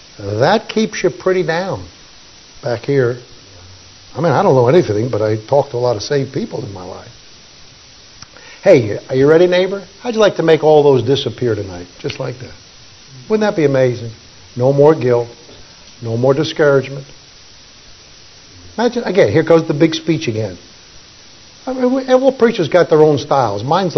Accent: Tennessee, United States; Did I tell you I'm from Tennessee?

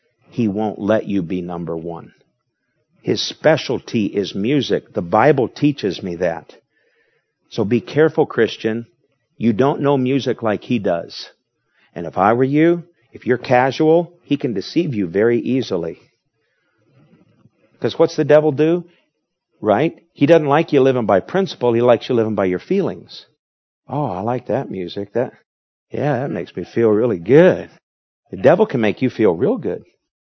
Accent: Lansing, Michigan, United States; When I was raised in Michigan, our church in Michigan and Lansing had there's the big Wurlitzer organs.

